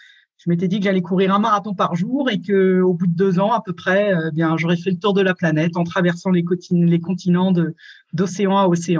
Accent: France; moved away as an adult; je suis partie de France quand j'avais 20 ans. En fait, j'ai terminé mes études à l'étranger et puis je suis jamais repassée par la France vraiment.

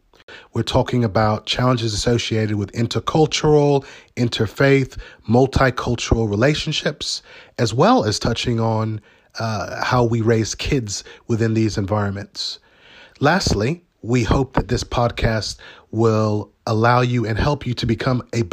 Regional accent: United States; Did I mention I'm Ugandan American, my wife is Indian, and we have two beautiful mixed race children?

